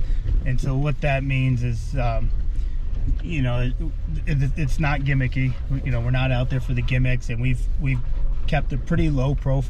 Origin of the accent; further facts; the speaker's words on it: Montana, United States; Relatively speaking, yeah. It's my home state anyway.